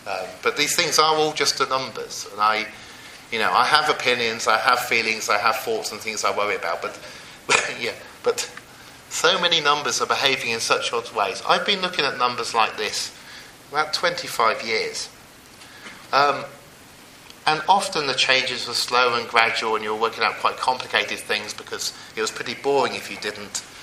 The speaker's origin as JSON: {"language": "English", "town": "Oxford", "region": "South East England", "country": "United Kingdom", "tie": "born or raised there", "moved": "as an adult", "said": "I grew up in Oxford. I left at 18. I've been back for 9 months. It's a really interesting ethnographic study to walk into the town you grew up, but into a different part of it."}